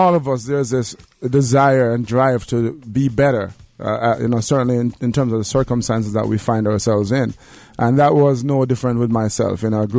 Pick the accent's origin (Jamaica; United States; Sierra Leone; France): Jamaica; I talk about my growing up in Jamaica